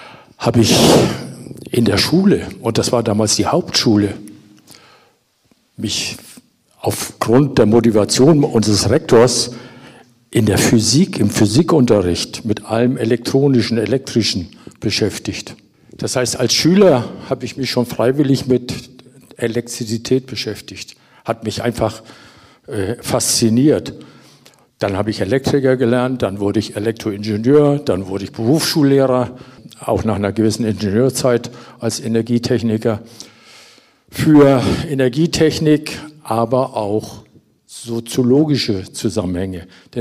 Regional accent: Schleswig-Holstein, Germany; now in Erfurt, Germany; ich komme aus Schleswig-Holstein seit 15 Jahren hier in Erfurt

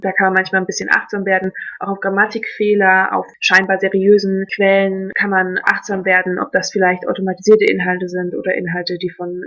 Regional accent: Hamburg, Germany; Also ich komme aus Hamburg ursprünglich

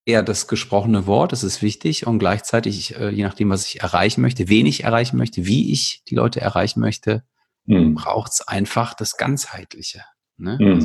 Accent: Rhineland, Germany; Bin ja Rheinländer.

